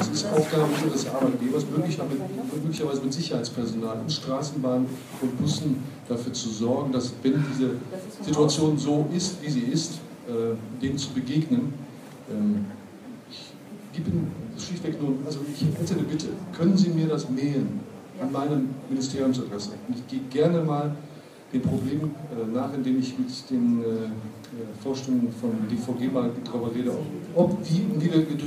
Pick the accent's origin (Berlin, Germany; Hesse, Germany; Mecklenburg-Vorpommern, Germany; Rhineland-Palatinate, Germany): Rhineland-Palatinate, Germany; Mainz; Ich bin in Mainz geboren, habe da 40 Jahre lang gelebt. Ich kenne diese Stadt